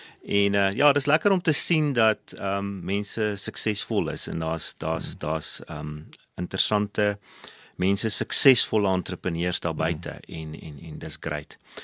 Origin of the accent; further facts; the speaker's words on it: Bethlehem, Free State, South Africa; ek het groot geword in Bethlehem, in die Vrystaat. Daar gewees by hoërskool voortrekker, matrikuleer.